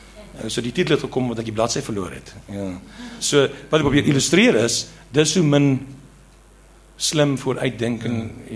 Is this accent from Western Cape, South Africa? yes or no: no; Eastern Cape, South Africa; ek kom van die Ooskaap, waar ek groot geword